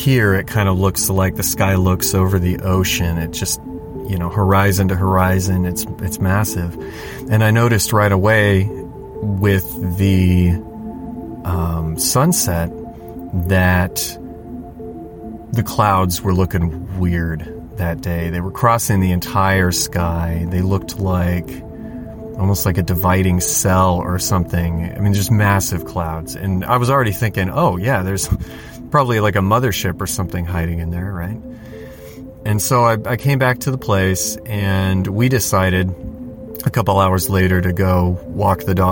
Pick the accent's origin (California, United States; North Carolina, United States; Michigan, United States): California, United States; We're from California, just north of Los Angeles.